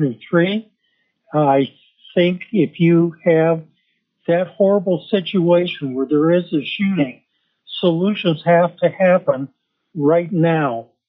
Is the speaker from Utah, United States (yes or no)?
no; Eagle River, Alaska, United States; I'm from Eagle River, and I was a maintenance supervisor for my background.